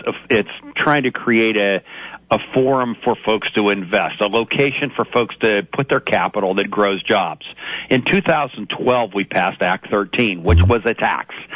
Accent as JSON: {"language": "English", "town": "Du Bois", "region": "Pennsylvania", "country": "United States", "tie": "born or raised there", "said": "I grew up in Du Bois, about 70 miles north of Altoona."}